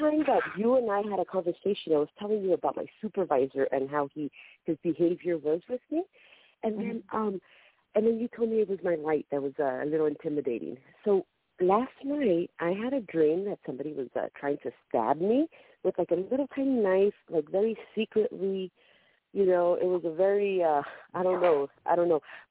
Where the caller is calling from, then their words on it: San Diego, California, United States; I'm from San Diego.